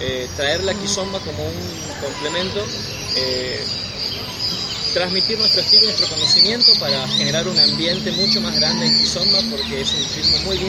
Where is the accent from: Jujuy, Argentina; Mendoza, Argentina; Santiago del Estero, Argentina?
Santiago del Estero, Argentina; Nosotros somos de Santiago del Estero, en el centro del país, mucho calor. Los dos somos de Santiago, nos hemos conocido en Santiago hace 4 años.